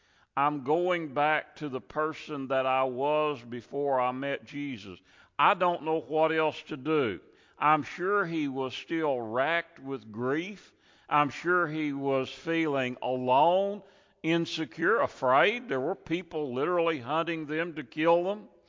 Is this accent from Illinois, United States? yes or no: no; Arkansas, United States; Now, I'm from Arkansas.